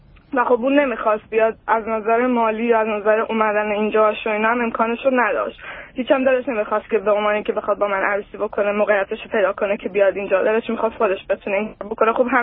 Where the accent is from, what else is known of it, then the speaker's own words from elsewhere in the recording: Iran; moved away as an adult; now in United States; من الان حدود 7-8 ماهه که اومدم امریکا، 22 سالم هست. قبلش ایران زندگی میکردم، اصلا اونجا به دنیا اومدم، از بچگیم اونجا زندگی کردم تا وقتی که 19 سالم بود. بعد به خاطر اینکه خب من اینجا سیتیزن هستم